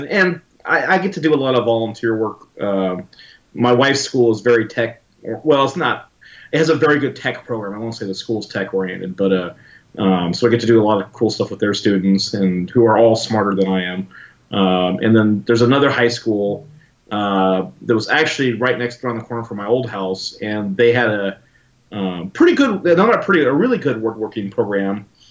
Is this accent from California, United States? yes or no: yes; Elk Grove, California, United States; Elk Grove specifically. So it's hard to tell now because they look like they're the same city